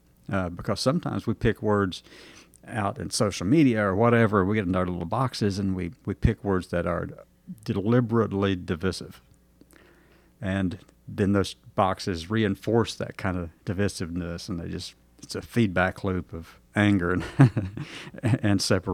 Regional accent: Alabama, United States; I'm from Alabama.

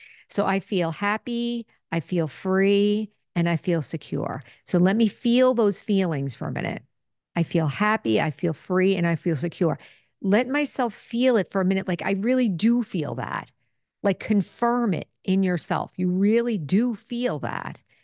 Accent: United States; because as an American, we enjoy a great fortune.

